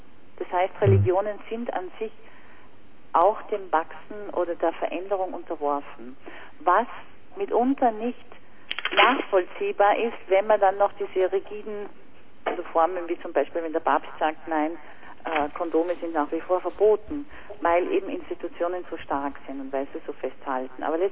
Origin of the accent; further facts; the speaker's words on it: Salzburg, Austria; ich als Salzburgerin benutze jetzt natürlich den Papst, weil der mir heute schon am nächsten ist, weil ich in dieser Religion aufgewachsen bin.